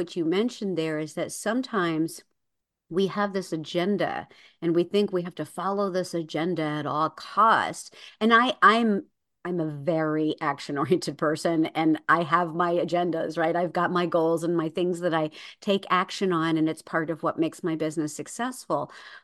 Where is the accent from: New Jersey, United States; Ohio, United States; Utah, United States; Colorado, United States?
New Jersey, United States; born there; shift us to New Jersey because that's where I was born.